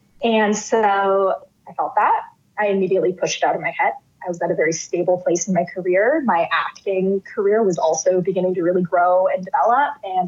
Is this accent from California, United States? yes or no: no; Oregon, United States; moved away; I'm from Oregon. So this was my first time living, thousands of miles away from my family and everybody that I knew.